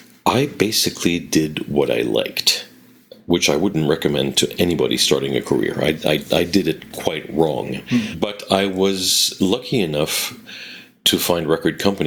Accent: Quebec, Canada; countries, francophone countries, which are not Quebec, I tend to be a little bit of a chameleon and change my accent a little bit to sound more international, because above all, I want to be understood. Because if I really spoke the way I spoke at home

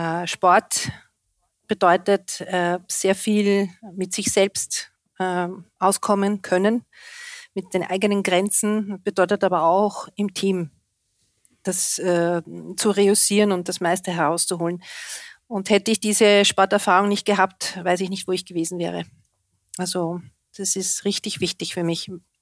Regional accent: Vienna, Austria; born there; ich bin vor 54 Jahren in Wien geboren. Und meine Familie ist aus Italien ausgewandert und das heißt, ich habe einen Migrationshintergrund und ich liebe mein Wien und ich liebe auch mein Italien.

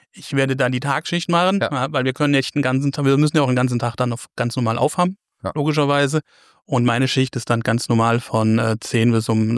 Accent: Fulda, Hesse, Germany; Ich bin sowas von gebürtiger Fulderer.

